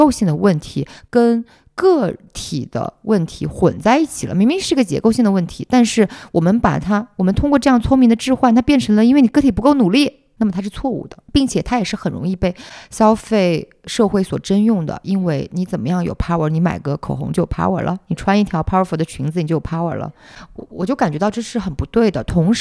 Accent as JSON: {"language": "Chinese", "region": "Hunan", "country": "China", "said": "第一呢，我是湖南人，在湖南"}